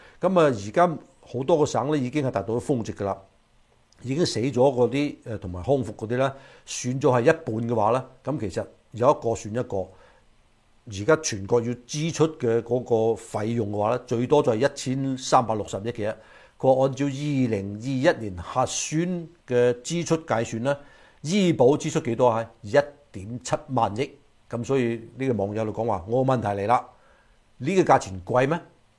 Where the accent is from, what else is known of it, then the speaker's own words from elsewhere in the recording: China; 出外邊攞我哋中國人納税人嘅錢咧